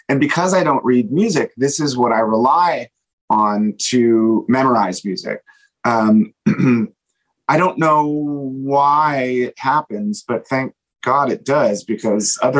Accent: Virginia, United States; I grew up in Virginia, outside of D.C.

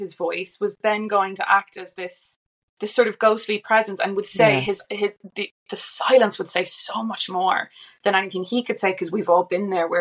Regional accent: Ireland; moved away as an adult; now in London, United Kingdom; Like, even if you're moving, like when I moved from Ireland to London, it was this huge opportunity.

